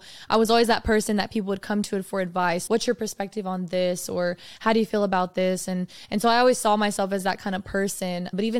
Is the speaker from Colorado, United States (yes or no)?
yes; Colorado, United States; also born or lived in Texas; So I was actually originally born here in Texas. So I'm a Texan at heart, but I was actually raised in Colorado. So I always like to say I'm a Coloradoan too. But I've been in Texas since 2015.